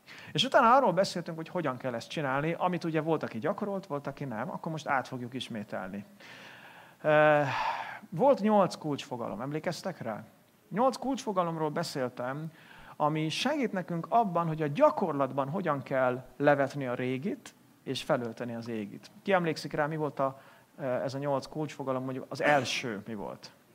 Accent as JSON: {"language": "Hungarian", "town": "Veszprém", "region": "Veszprém County", "country": "Hungary", "said": "Veszprémi vagyok."}